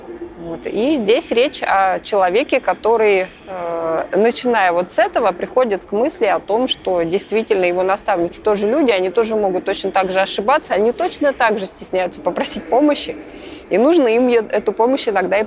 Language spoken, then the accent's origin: Russian; Kemerovo, Kemerovo Oblast, Russia; Я из Кемерово.